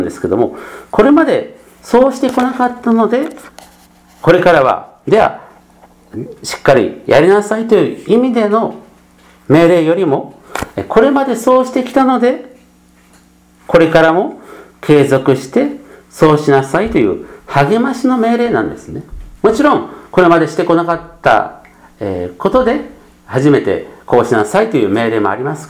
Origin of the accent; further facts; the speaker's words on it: Gunma, Japan; also born or lived in Osaka; もともと私は生まれも育ちも関東の群馬県であります。